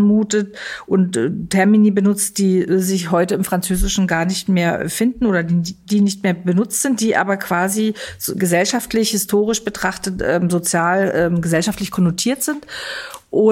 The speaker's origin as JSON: {"language": "German", "country": "Poland", "first_language": "Polish", "second_language": "German", "said": "dass mir plötzlich meine Muttersprache, das Polnische und die Sprache meiner Kindheit, die Sprache, die in meiner Familie gesprochen wird, plötzlich neue Welten eröffnet"}